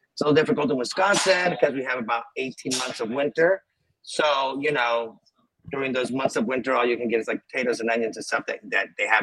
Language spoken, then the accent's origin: English; Venezuela; now in United States; I grew up in Venezuela. And so we used to get a lot of super fresh produce and vegetables.